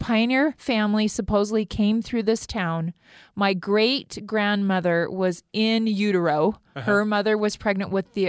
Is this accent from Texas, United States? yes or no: no; California, United States; No, I grew up in California.